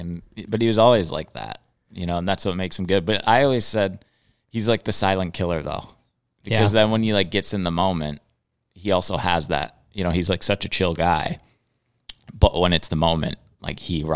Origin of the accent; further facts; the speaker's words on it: Winona, Minnesota, United States; Got into coaching pretty much when I was in college. I'm from Winona, Minnesota.